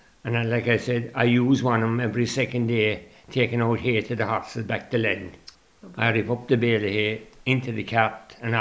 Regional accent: Ballybunion, Munster, Ireland; born there; I'm living here 42 or 3 years now. Okay. But I was born inside in Ballybunnan near the church. There's a caravan park there on my old home. It's the oldest house, as a matter of fact, in Ballybunnan.

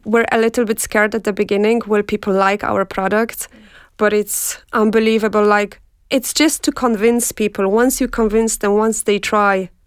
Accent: Poland; moved away; I come from Poland. I've been living here with my family and my husband for last nearly 19 years. We initially came just for 1 year and it turned into 19 years.

